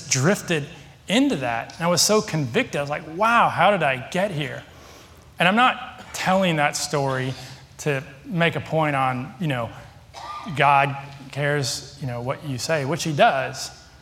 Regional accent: Seattle, Washington, United States; I've always lived near the ocean. I'm from Seattle, but that water's cold.

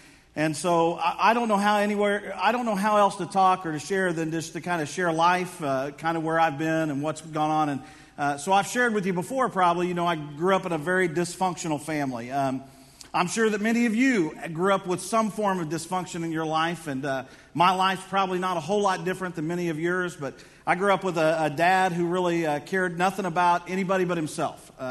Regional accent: Houston, Texas, United States; I grew up in Houston, Texas, and we were going to Louisiana, and we had a Chevy Vega.

